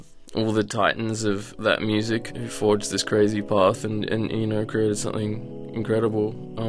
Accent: Tasmania, Australia; I'm from Tasmania, but yeah, I studied at University of Miami for 4 years.

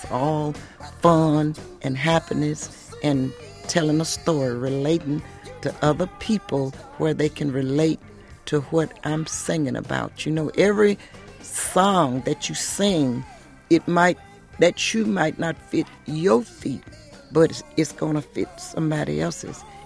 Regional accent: Memphis, Tennessee, United States; I was born and raised down in Memphis, Tennessee, on what we call a sharecropper's cotton farm.

